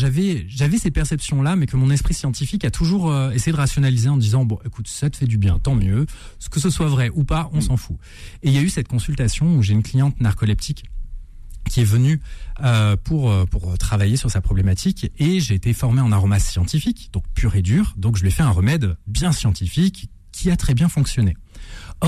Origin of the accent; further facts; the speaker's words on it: Côte d’Ivoire; Oui, j'ai vécu là-bas. J'ai passé toute ma petite enfance là-bas.